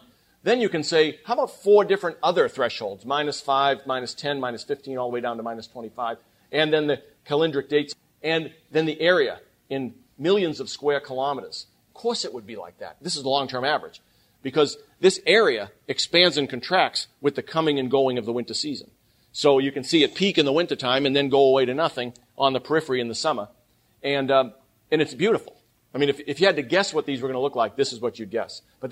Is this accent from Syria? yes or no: no; New England, United States; I mean, I grew up in New England.